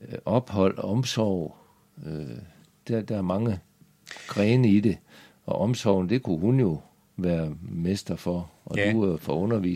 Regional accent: North Denmark Region, Denmark; now in Skjern, Denmark; Jeg er selv fra Nordjylland og havnet i Skjern, og det går godt.

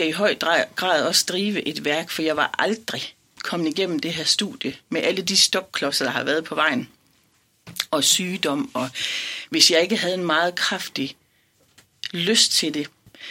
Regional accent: Hjerm, Central Denmark Region, Denmark; Altså, jeg kommer jo fra Hjerm, som jo i høj grad ligner Ørnhøj og Nørre Omme

